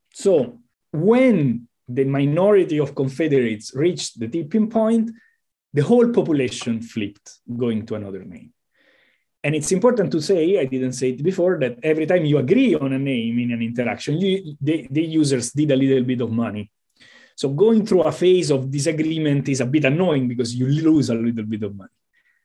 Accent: Rome, Lazio, Italy; English is a second language; All the empires, and I'm from Rome, and the Roman Empire is not here anymore.

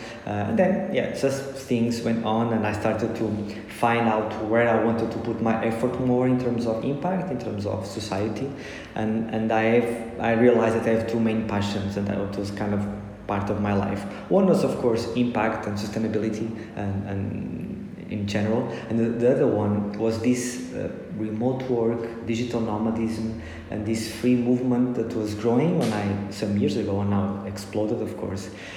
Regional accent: Portugal; I'm from Portugal, I'm Portuguese.

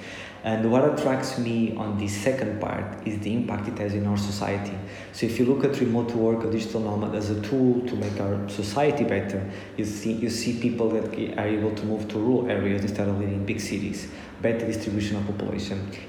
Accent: Portugal; I'm from Portugal, I'm Portuguese.

